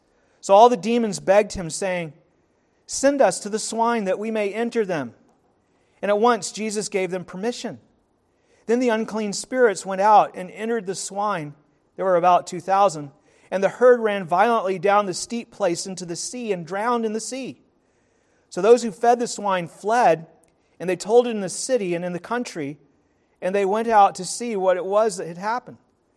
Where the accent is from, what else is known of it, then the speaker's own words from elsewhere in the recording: Timberlea, Nova Scotia, Canada; Like if I'm talking to someone out in British Columbia, I'll tell them I'm from Halifax. But if I'm talking to someone around here, I'll tell them I'm from Timberley.